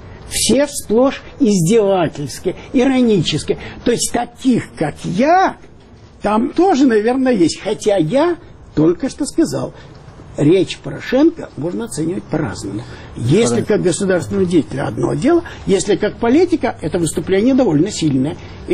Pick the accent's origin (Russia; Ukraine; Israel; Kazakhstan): Ukraine; Zhytomyr Oblast; first language Ukrainian; Russian is a second language; я советский человек. Моя родина большая, и я родился в Житомирской области. Мой первый язык украинский, я большую часть жизни прожил там. Для меня это родина.